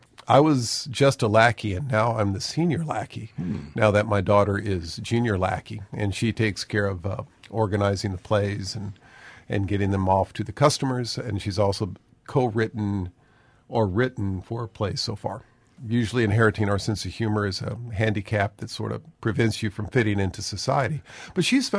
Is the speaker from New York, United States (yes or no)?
no; Indiana, United States; now in Eau Claire, United States; They see we're from Indiana, and that's why